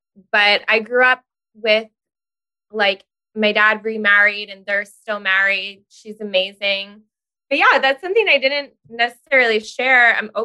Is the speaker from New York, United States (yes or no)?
yes; Rockland, New York, United States; Well, I grew up in Rockland. Mm. So not technically the city, but my family's all from Manhattan.